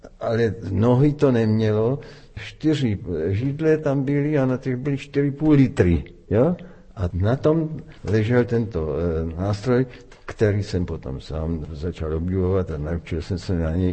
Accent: Strážnice, South Moravian Region, Czechia; já jsem žil jako dítě ve Strážnici

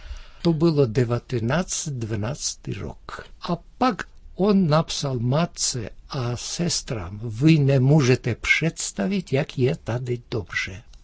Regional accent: Georgia; Czech is a second language; now in Czech Republic; jsme žili v tu dobu bývalé německé kolonii, která byla vedle hlavního města.

